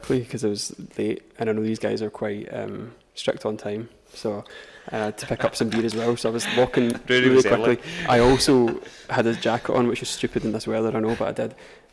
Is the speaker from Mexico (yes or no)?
no; Paisley, Scotland, United Kingdom; half of my family are from Paisley. I'm from Paisley originally.